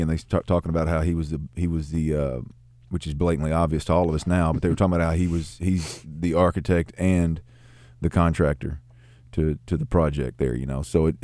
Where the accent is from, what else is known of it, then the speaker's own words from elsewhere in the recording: Texas, United States; and not because I'm from Texas, but Texas is probably one of them.